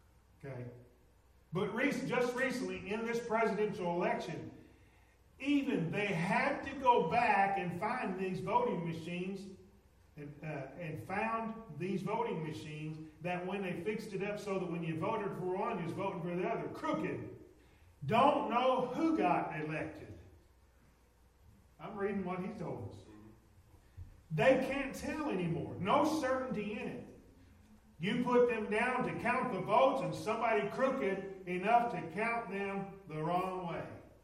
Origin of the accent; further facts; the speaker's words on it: United States; But I'd rather live here than anywhere that I know of because it's my home. I'm glad that I'm an American and thankful for it.